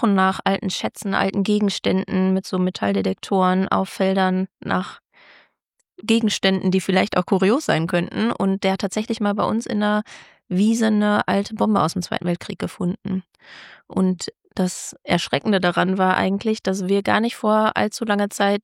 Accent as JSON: {"language": "German", "town": "Fröndenberg", "region": "North Rhine-Westphalia", "country": "Germany", "said": "Ich glaube tatsächlich bei uns in Ostbüren ziemlich weit oben auf dem Berg, wenn man auch rüberschauen kann Richtung Stadt, aber immer noch Richtung unser Dorf Ostbüren"}